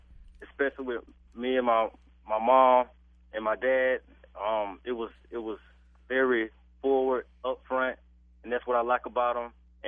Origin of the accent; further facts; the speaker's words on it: Florida, United States; You feel like family because it's in Florida, and that's where I'm from Florida.